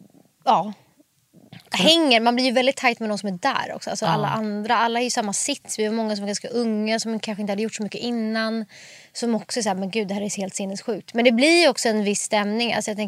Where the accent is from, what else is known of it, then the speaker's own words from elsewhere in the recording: Stockholm, Stockholm County, Sweden; jag växte upp i Bromma tills jag var 7 med mina föräldrar. Min mamma är från Polen. Hon flyttade till Sverige när hon var typ 25. Träffade pappa, de gifte sig. Och sen när jag var 7 så skildes mina föräldrar och då flyttade vi till Farsta.